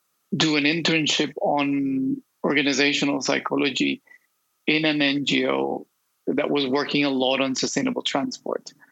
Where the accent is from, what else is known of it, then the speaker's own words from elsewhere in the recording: Bogotá, Colombia; English is a second language; I'm from Bogota, in Colombia.